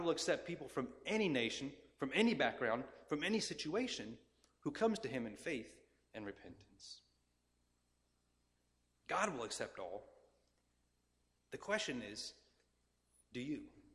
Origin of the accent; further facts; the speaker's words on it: Kansas, United States; When I was in high school, my youth group, we went to, I'm from Kansas, we went to Colorado on a missions trip.